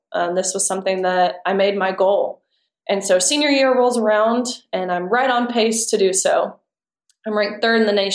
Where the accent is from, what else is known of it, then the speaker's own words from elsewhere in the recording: Tennessee, United States; I grew up in Tennessee, but my dad being a Vanderbilt player, we were never allowed to sing